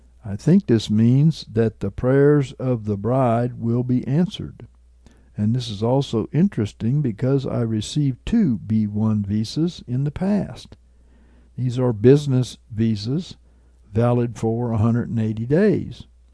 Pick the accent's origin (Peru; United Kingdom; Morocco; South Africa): South Africa; now in United States; the house that I grew up in back in South Africa